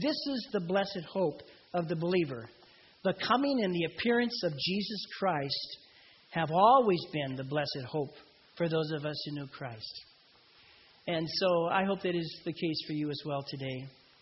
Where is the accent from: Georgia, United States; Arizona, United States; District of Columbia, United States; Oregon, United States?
Oregon, United States; Portland; So, of course, I grew up in Portland, born there, lived there for 60-plus years.